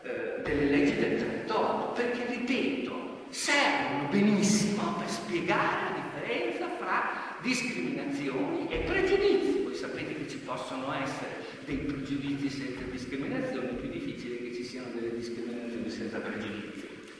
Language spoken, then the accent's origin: Italian; Bologna, Emilia-Romagna, Italy; born there; Io sono nato a Bologna